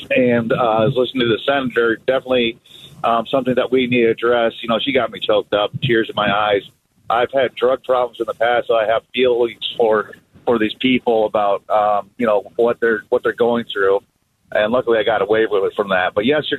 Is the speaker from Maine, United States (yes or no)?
no; Iowa, United States; now in Gilbert, United States; I actually just moved to Gilbert about a year ago, so I haven't seen a whole lot of this, but I came from Iowa.